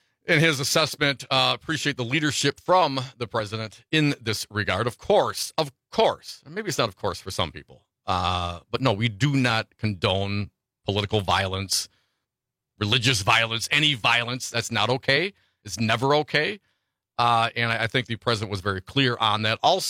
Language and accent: English; Appleton, Wisconsin, United States; also born or lived in Detroit; You know, I was born in Detroit, grew up in Appleton, Wisconsin, one of the top cities in the country, apparently, according to some new surveys.